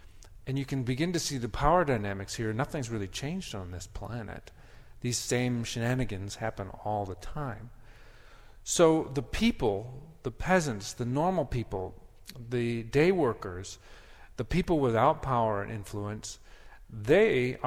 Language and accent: English; Wisconsin, United States; It's growing up in Wisconsin, the day started to get a little bit warmer, the crocuses were starting to come up